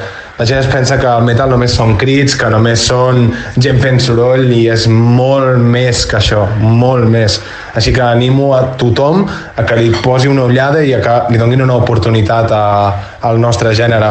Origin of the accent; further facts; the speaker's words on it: Olot, Catalonia, Spain; born there; nascut a Olot